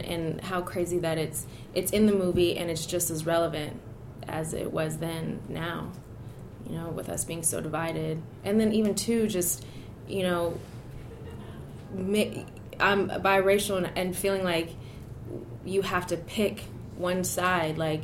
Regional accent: United States; because, you know, I'm American

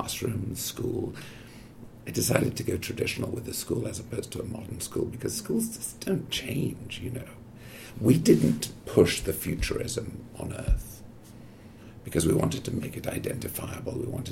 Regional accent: United Kingdom; You know, I'm British, it's very strange for me to go to places like Albuquerque.

